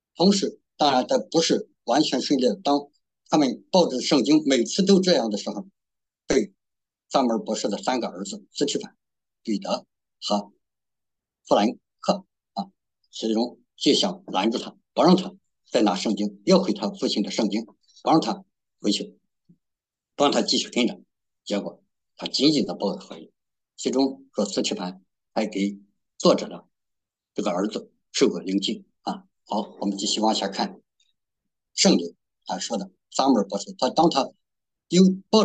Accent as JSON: {"language": "Chinese", "country": "China", "said": "拿我们中国人讲，就是自己的过五关斩六将"}